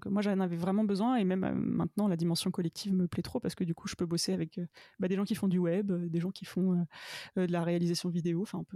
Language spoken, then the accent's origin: French; Tours, Centre-Val de Loire, France; Moi je suis de Tours à l'origine